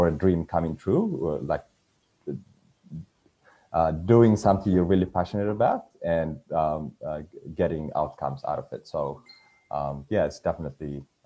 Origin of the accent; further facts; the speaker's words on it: Eritrea; English is a second language; now in Australia; I am from Eritrea. I came to Australia almost 5 years ago. And I am currently staying here as a permanent resident refugee.